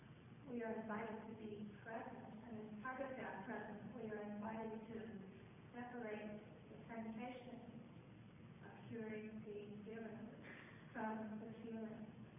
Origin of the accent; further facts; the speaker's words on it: San Francisco, California, United States; from San Francisco.